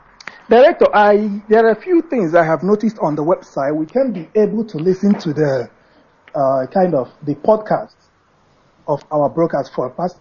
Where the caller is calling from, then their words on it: Switzerland; I'm calling from Switzerland.